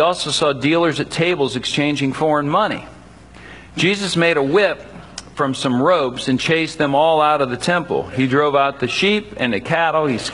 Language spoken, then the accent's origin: English; United States; A lot of us growing up in America, we've gone through a lot of rituals.